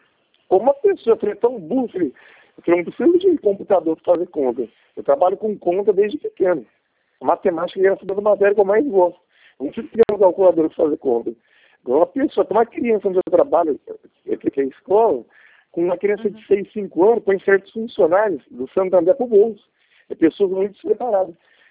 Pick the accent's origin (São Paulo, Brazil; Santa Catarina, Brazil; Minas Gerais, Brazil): São Paulo, Brazil; Ribeirão Preto; Nasci em Ribeirão Preto, moro aqui 55 anos.